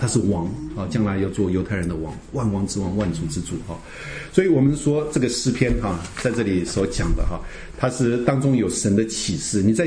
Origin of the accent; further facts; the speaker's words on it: China; 我们中国人要了解一下哈，不然你碰到天主教徒的时候，有时候鸡同鸭讲啊